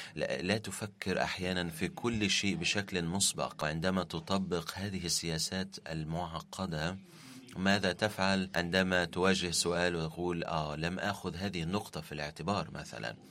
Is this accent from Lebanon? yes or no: yes; Lebanon; أهلا وسهلا، أنا من لبنان